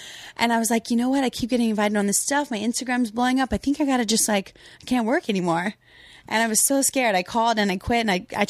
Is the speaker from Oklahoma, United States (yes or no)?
no; Louisiana, United States; I remember, because I'm from Louisiana, a lot of guys love Dan.